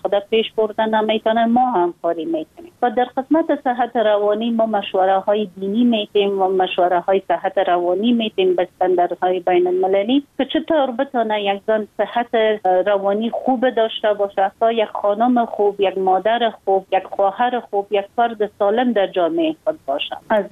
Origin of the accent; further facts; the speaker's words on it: Afghanistan; من یک خانم مسلمان هستم، از افغانستان هستم